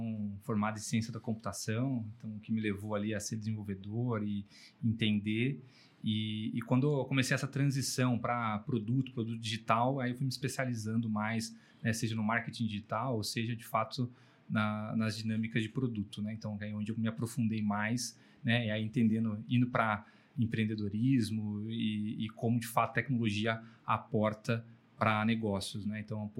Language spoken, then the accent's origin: Portuguese; São José dos Campos, São Paulo, Brazil; now in São Paulo, Brazil; Eu já sou do interior, sou de São José dos Campos, né? Fui para São Paulo em 2009 e desde então estou lá em São Paulo.